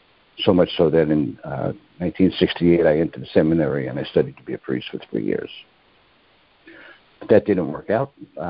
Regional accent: New York, United States; I'm from New York, New York.

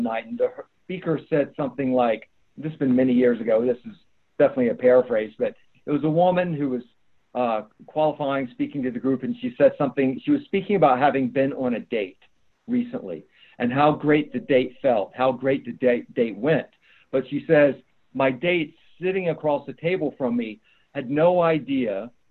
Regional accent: North Carolina, United States; also born or lived in New York / Fort Lauderdale; geographical moves from New York to Fort Lauderdale, back to New York, and now in North Carolina in my hometown, all done solvently.

